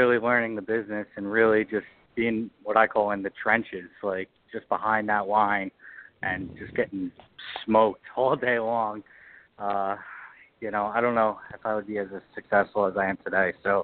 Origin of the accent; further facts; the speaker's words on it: Brick, New Jersey, United States; also born or lived in West Virginia; You know, I'm from Bricktown, which is the next town over from Point Pleasant. So I grew up my whole life eating Jersey Mike's.